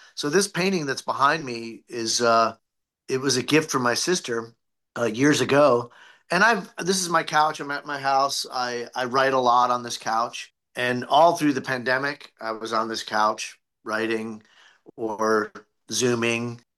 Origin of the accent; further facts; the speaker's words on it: Ohio, United States; I am from Ohio, like Ed from Ohio.